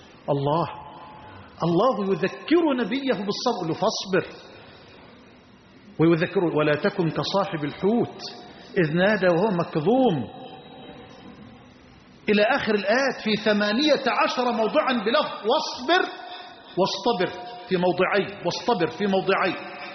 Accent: Egypt

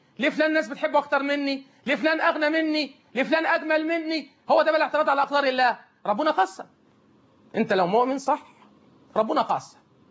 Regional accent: Egypt

